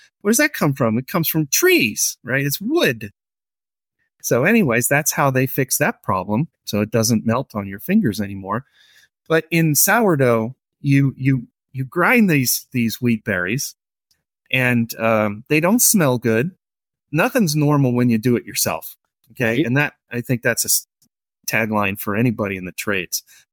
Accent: United States; I'm an American. So I get excited.

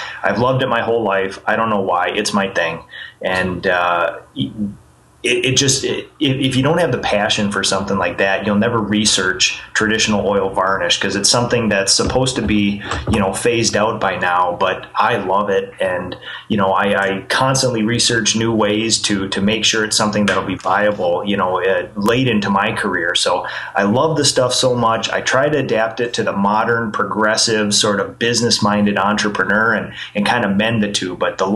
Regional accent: New Prague, Minnesota, United States; Born and raised in New Prague, in my hometown here.

